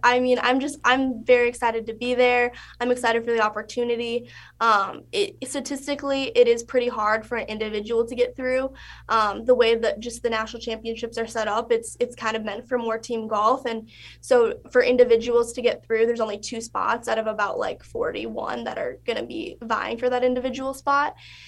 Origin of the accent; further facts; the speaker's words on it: Minnesota, United States; So I'm actually from Minnesota, about like 20 minutes from campus. So being able to represent the home state